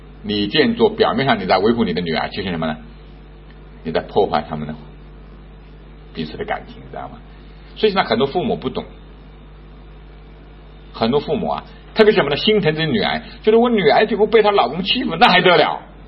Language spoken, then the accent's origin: Chinese; Jiangsu, China; 因为我们是苏北人嘛，我姐夫是上海人